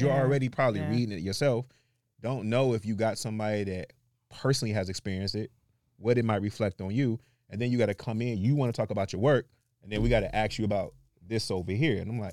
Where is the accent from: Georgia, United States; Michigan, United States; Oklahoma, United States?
Michigan, United States; Detroit; I'm from Detroit, though. That's totally fine.